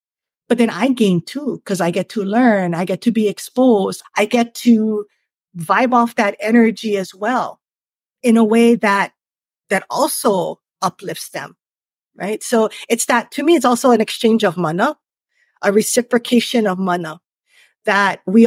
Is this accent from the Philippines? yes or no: no; Hawaii, United States; Because I still live in the house in which I grew up on Maui.